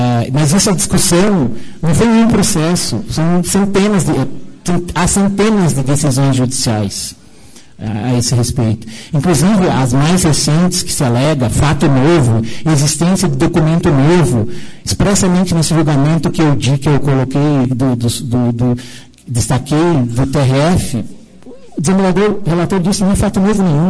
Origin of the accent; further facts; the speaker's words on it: Curitiba, Paraná, Brazil; respeito essa casa como cidadão de Curitiba, como brasileiro, respeito a todos.